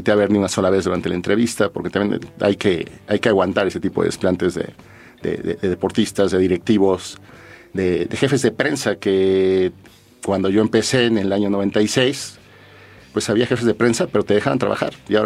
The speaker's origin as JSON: {"language": "Spanish", "country": "Mexico", "said": "vengo de México, quiero hacerle una entrevista."}